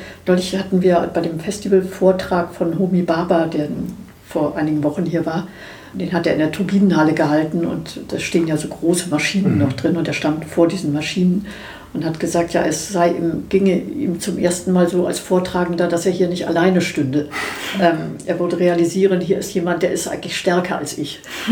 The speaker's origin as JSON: {"language": "German", "region": "Hamburg", "country": "Germany", "tie": "born or raised there", "said": "Ich habe studiert in Berlin, bin aufgewachsen in Hamburg, habe in Berlin studiert."}